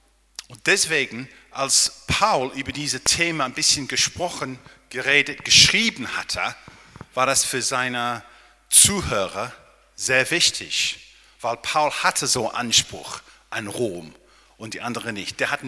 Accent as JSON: {"language": "German", "region": "England", "country": "United Kingdom", "second_language": "German", "lives_now": "Berlin, Germany", "said": "ich habe Staatsbürgerrecht in England. Ich bin Engländer. Ja? Ich wohne hier natürlich in Berlin, aber ich bin kein Deutscher."}